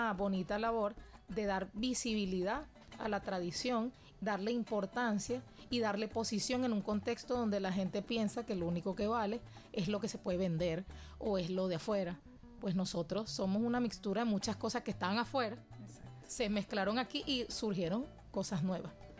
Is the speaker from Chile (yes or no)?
no; Caracas, Capital District, Venezuela; en mi caso personal yo no nací en La Sabana, yo no nací en Ocumare de la Costa, yo nací en Caracas. Pero toda mi crianza se basó en o estar estudiando acá en Caracas